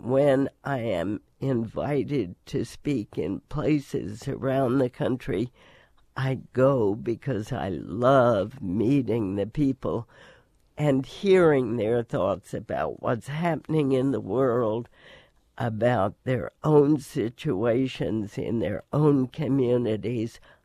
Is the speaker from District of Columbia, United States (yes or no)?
yes; Washington, District of Columbia, United States; Well, this was a small, sleepy town when I was growing up, and I could walk anywhere.